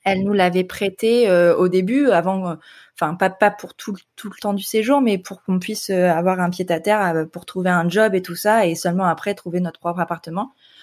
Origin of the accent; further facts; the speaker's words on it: France; accent: French; Par contre, mon accent est pourri. Hein. J'ai l'accent typique français, ça c'est sûr. J'ai pas l'accent du Nord, mais j'ai clairement là un accent français quand je parle en anglais.